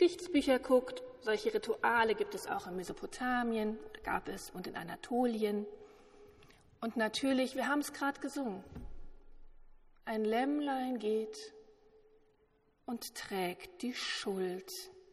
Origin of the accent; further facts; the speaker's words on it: Düsseldorf, North Rhine-Westphalia, Germany; So wird er zumindest in meiner alten Heimatregion Düsseldorf genannt.